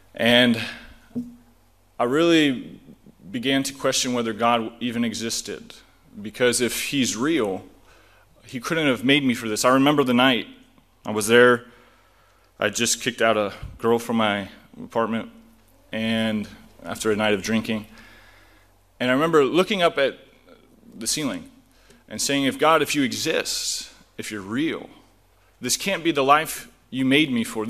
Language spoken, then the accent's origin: English; Centralia, Kansas, United States; For you guys that don't know me, I grew up around here in Centralia, Kansas.